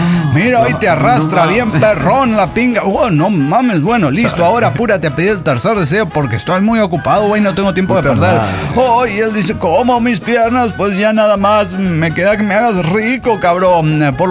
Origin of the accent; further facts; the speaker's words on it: Sonora, Mexico; de Sonora, México.